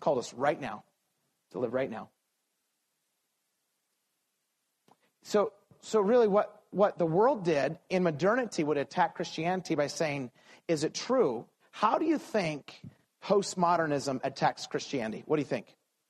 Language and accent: English; Idaho, United States; growing up in Idaho, we were always like 10 years behind California.